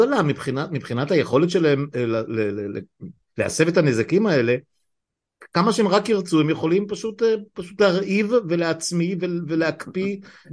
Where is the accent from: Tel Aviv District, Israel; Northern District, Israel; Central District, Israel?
Northern District, Israel; Afula; גדלתי באפולה